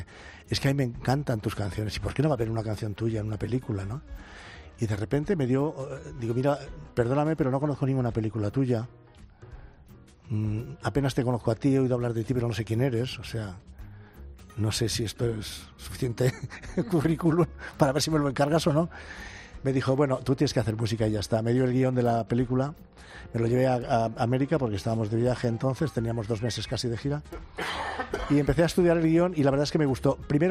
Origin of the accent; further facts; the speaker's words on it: Castejón, Spain; moved away; Y hablo concretamente en mi caso, en mi pueblo. Yo ahora me paseo por Castejón y no tiene nada que ver con aquel pueblo que yo dejé entonces, con las calles de tierra.